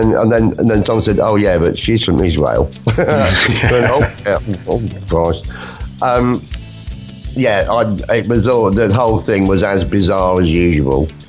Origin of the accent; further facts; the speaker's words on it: United Kingdom; As most British people are, we watch it with our tongue firmly in our cheek.